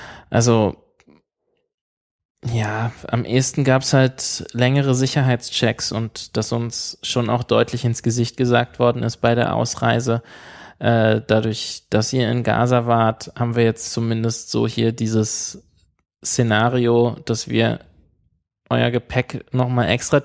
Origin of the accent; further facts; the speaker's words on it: Berlin, Germany; indem wir als Berliner von Prag aus nach Tel Aviv geflogen sind